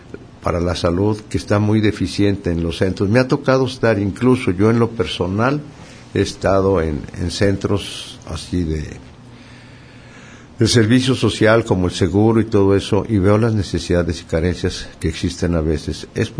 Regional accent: Sayula, Jalisco, Mexico; presidente municipal allí de mi pueblo de Sayula, Jalisco.

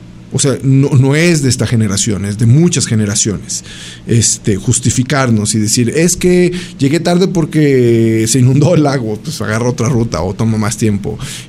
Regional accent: Mexico; creer que sí puedo lograr cualquier cosa como mexicano

